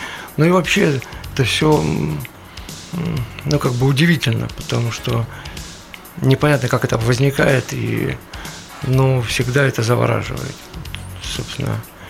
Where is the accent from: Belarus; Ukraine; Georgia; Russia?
Ukraine; Kharkiv, Kharkiv Oblast; Я тоже родом из Харькова.